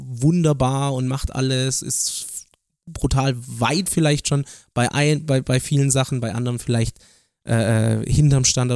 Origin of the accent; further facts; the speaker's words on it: Baden-Württemberg, Germany; dass wir Schwaben sind.